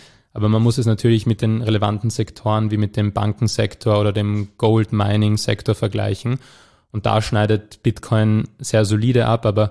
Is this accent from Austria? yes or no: yes; Vienna, Austria; und ich auch als Wiener, dann war das naheliegend, dann gleich in Wien die Firma umzusiedeln